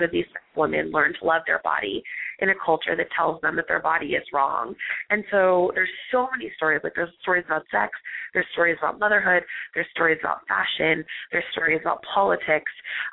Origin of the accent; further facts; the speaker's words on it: California, United States; growing up in California, there's a really large Mexican community